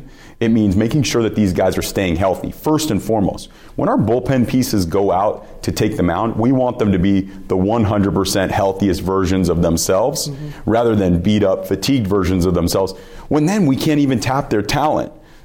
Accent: Los Angeles, California, United States; But remember, I was from Southern California, Los Angeles kid, bouncing all over the map.

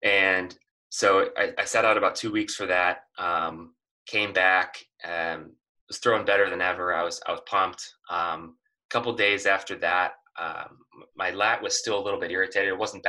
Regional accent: Seattle, Washington, United States; And so I grew up in Seattle, huge Mariners fan.

